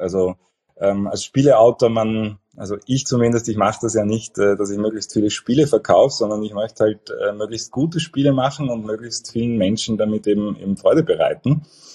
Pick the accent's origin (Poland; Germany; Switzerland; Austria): Austria; Vienna; Ja, also ich bin ein Wiener